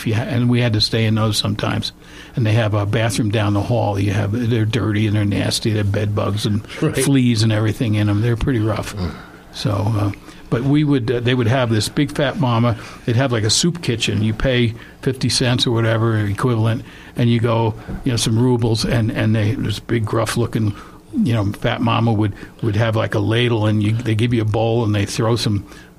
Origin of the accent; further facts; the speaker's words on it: United States; But they were more curious about us as an American, and people were actually asking me for autographs.